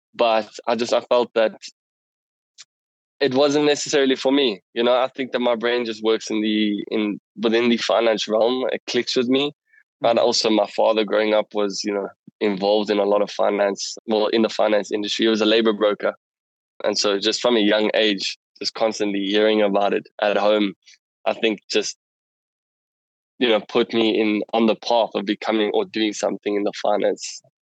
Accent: South Africa; I'm actually 22 years old, right? Born and raised in South Africa. I don't have any sort of citizenship outside of South Africa.

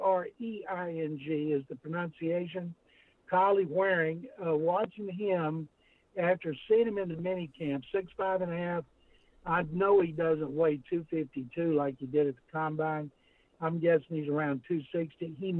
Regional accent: Waco, Texas, United States; Growing up in Waco

